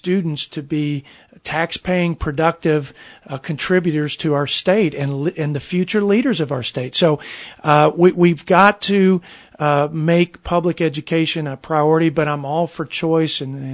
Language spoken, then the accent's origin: English; Texas, United States; what I've learned over the years from growing up in West Texas